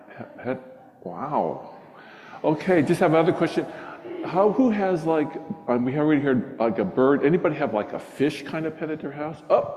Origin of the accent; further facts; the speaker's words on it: Hawaii, United States; And it's a native Hawaiian name because I'm from Hawaii originally.